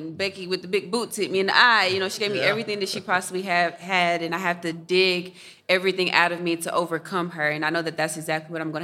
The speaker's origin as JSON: {"language": "English", "town": "Knoxville", "region": "Tennessee", "country": "United States", "said": "I mean, being in my home state, Tennessee, it's like a family reunion. It's a homecoming. And I'm from Knoxville, Tennessee, but my mom is actually from Nashville, Tennessee."}